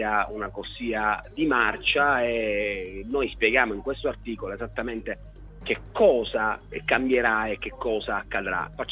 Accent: Palermo, Sicily, Italy; lo dico da palermitano che circola fortunatamente in moto

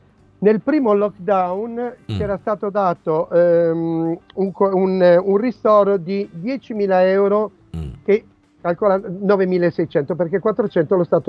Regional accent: Milan, Lombardy, Italy; Io, pur essendo milanese, sono sempre in Sicilia per il periodo natalizio.

